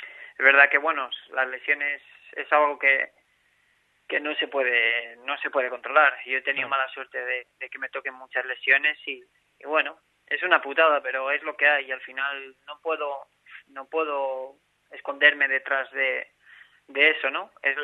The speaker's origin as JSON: {"language": "Spanish", "town": "Madrid", "region": "Community of Madrid", "country": "Spain", "lives_now": "Málaga, Spain", "said": "Es más, tengo más contactos aquí que en Madrid, que yo soy de Madrid, así que imagínate lo que es Málaga para mí."}